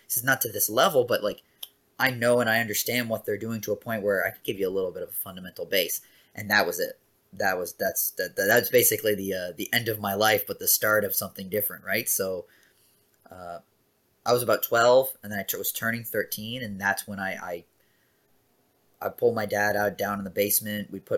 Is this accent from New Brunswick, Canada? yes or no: no; Newfoundland and Labrador, Canada; also born or lived in Regina, Canada; When I was a year and a half, I moved to Newfoundland, and that's why, you know, I remember nothing and have no recollection of Saskatchewan.